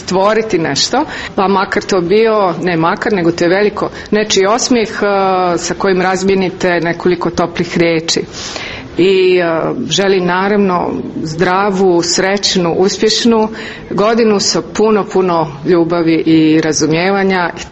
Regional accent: Doboj, Republika Srpska, Bosnia & Herzegovina; stvaranja pozorišta u Doboju, koji je moj rodni grad

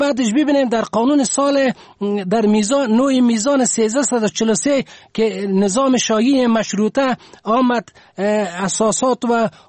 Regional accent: Afghanistan; به عنوان یک افغان، یک مسلمان، یک خدمتگار این وطن،

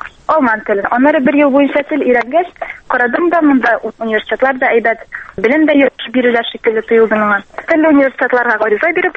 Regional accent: Shemordan, Tatarstan, Russia; Мин Сабара районы Шәмәрдән бистәсеннән.

